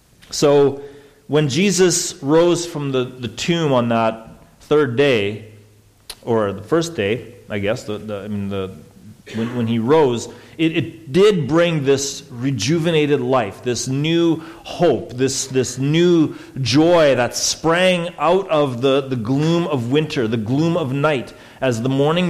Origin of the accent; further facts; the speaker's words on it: Saskatchewan, Canada; I grew up in Saskatchewan, I live in Alberta, like I should be a winter guy. Most of my life has been spent in winter.